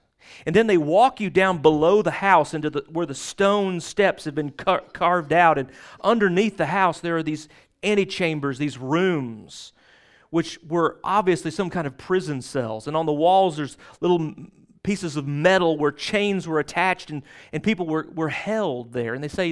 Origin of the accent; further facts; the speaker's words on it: Texas, United States; growing up I grew up in out in East Texas